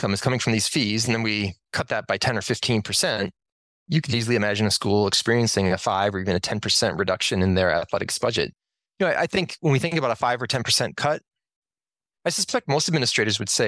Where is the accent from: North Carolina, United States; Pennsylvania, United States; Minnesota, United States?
Minnesota, United States; I know in my home state, this is true. The University of Minnesota is growing in enrollments